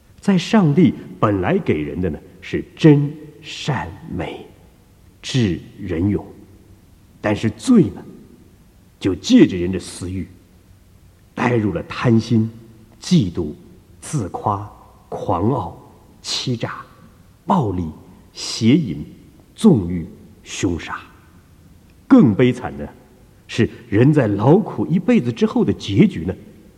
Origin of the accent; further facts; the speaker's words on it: China; 这也是我们中国人所说的夫唱妇随，琴瑟和鸣，履结同心，一世一家。